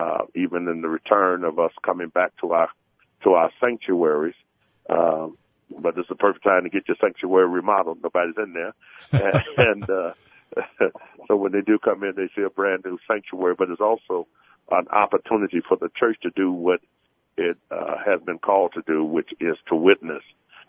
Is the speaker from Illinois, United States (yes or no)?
yes; Chicago, Illinois, United States; being a person born and raised in Chicago